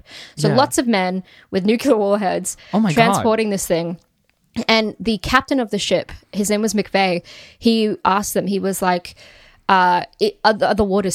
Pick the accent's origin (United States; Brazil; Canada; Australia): Australia; Sydney, New South Wales; We grew up in Sydney. I was lucky enough to grow up by the harbour.